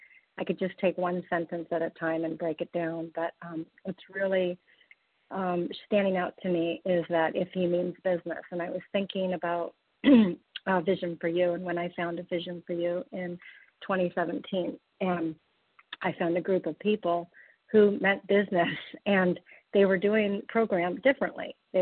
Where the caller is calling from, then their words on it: Wyoming, United States; I'm gratefully recovered from Wyoming on the phone list, currently in California.